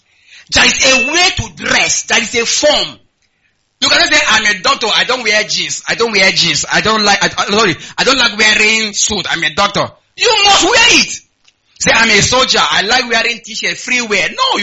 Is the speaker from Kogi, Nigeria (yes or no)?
yes; Kogi, Nigeria; I say, I am from the north. In the north, don't do like this.